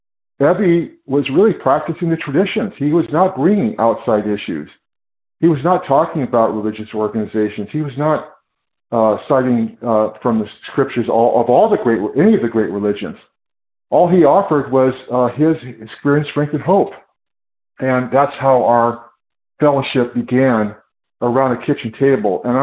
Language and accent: English; California, United States; I am from California.